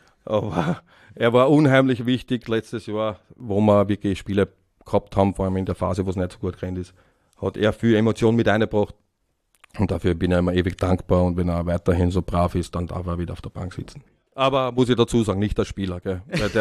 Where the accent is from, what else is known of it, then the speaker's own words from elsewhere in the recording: Vienna, Austria; als Wiener geht es da jetzt nicht so gut in der Steiermark, weil wir Wiener dort, warum auch immer, gell? Ja, nicht so die Sympathieträger sind.